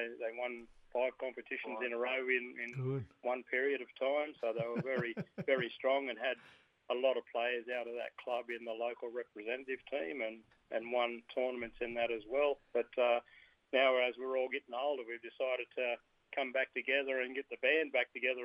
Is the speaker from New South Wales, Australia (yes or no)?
yes; Armidale, New South Wales, Australia; now in Moree, Australia; I'm an Annawan person. I'm from Armidale in northeast New South Wales. I've lived in Moree here for the last 20 years.